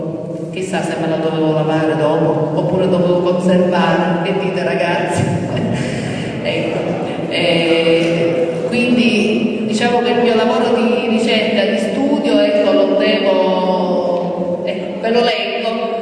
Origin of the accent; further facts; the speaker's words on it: Palermo, Sicily, Italy; moved away as an adult; sono nata a Palermo e fino all'università, quindi fino al 1984, io ho abitato a Palermo